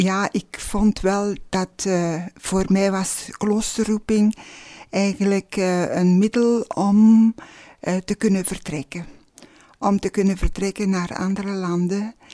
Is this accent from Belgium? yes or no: yes; Antwerp, Belgium; born there; Ik ben geboren in de Kempen, 9 mei 1941. De Antwerpse Kempen.